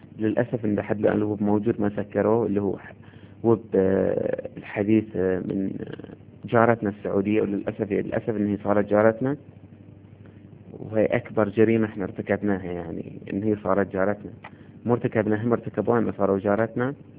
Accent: Bahrain; يمكن ان بفضل الجرايد عندنا في البحرين

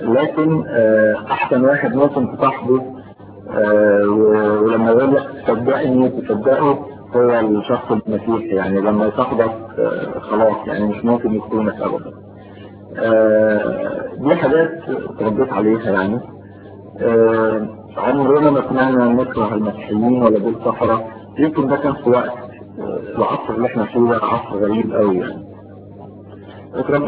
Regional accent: Syria; كسوريين جدا يعني

